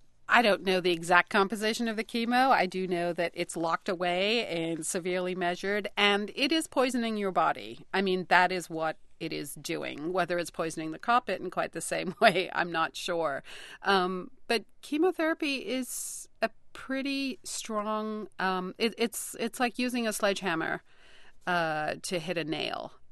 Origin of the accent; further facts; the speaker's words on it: India; I'm a massive tea drinker. And tea I'm Indian. I like to drink good tea.